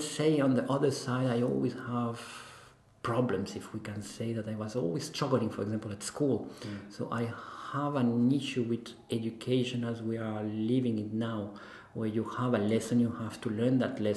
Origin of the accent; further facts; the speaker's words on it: Colombia; moved away as an adult; also born or lived in Paris; now in London, United Kingdom; I'm from Colombia, so I started there. Then I moved to Paris, and I was living there for 18 years.